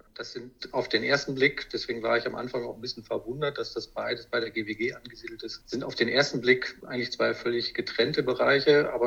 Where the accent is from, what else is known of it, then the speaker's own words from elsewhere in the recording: Hanover, Lower Saxony, Germany; moved away as an adult; bin 57 Jahre, bin gebürtiger Hannoveraner, bin also hier aus der Gegend, allerdings schon seit über 25 Jahren nicht mehr hier in der Gegend. Bin in Hannover aufgewachsen, habe da mein Studium begonnen und habe mein Studium dann aber in Mainz abgeschlossen.